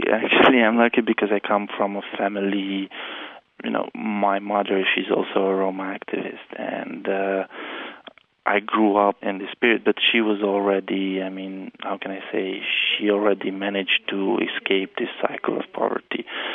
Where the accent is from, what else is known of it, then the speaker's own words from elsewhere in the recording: Romania; English is a second language; like in my home country, in Romania.